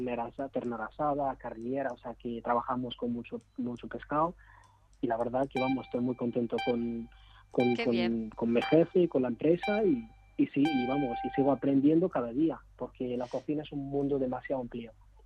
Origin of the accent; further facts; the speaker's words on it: Morocco; now in Madrid, Spain; Sí, soy marroquí.